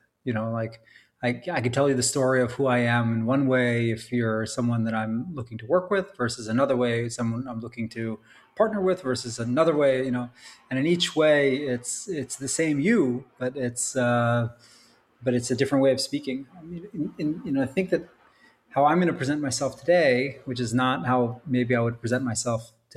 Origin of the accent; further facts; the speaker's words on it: New York City, New York, United States; I grew up in New York City, parents who were artists, living under the poverty line.